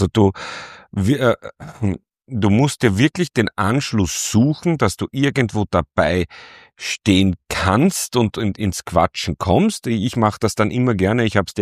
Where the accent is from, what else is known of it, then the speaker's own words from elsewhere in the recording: Vienna, Austria; Fahr mal als Wiener ins Salzburger Land